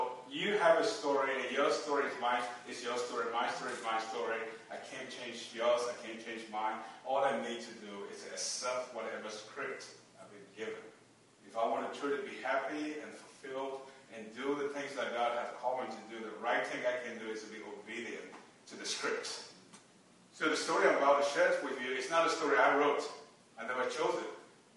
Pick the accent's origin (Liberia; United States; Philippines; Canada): Liberia; I was born in Liberia, and my parents, he chose my parents as well. I never chose that. My mom never went to school. They were never Christian. Grew up there in Africa, economic situation, civil war, refugee life.